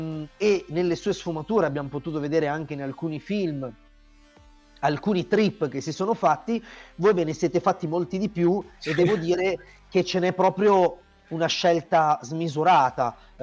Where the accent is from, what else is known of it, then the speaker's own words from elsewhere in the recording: Vercelli, Piedmont, Italy; io sono originario di Vercelli, che non è portuale, anche se ha un sacco di mare a cubetti, come si può dire, per i non abitanti della zona delle risaie